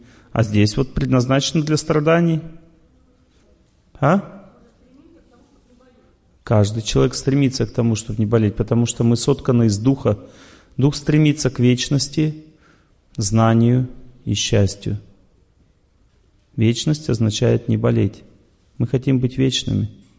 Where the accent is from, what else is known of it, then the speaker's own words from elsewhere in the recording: Russia; Я сижу, тельняшки рву, потому что я из России.